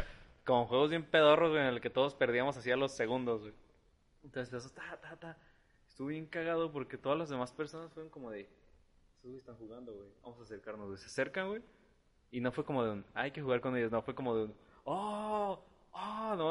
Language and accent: Spanish; Mexico; Somos tan mexicanos.